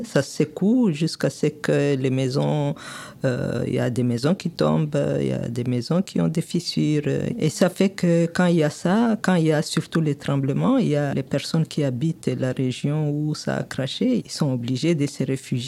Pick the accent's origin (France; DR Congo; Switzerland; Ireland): DR Congo; Parce que chez nous, au Congo, en RDC, quand les volcans crashent, c'est la catastrophe.